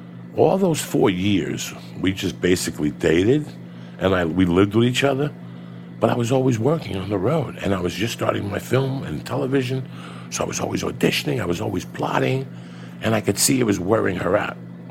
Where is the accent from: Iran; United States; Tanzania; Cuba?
Cuba; moved away; I'm going to go back to where I started. When I came from Cuba and everything, I went to karate.